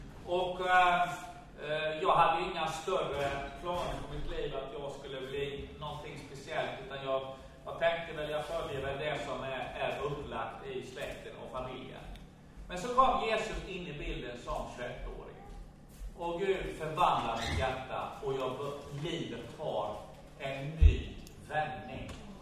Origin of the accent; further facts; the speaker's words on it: Jönköping, Jönköping County, Sweden; Jag är född i Jönköpings största loserfamilj.